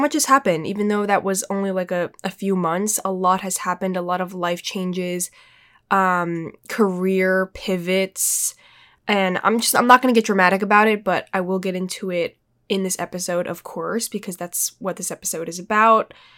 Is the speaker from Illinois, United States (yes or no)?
no; New York City, New York, United States; born there; I was born here in New York City, so it was kind of like convenient for me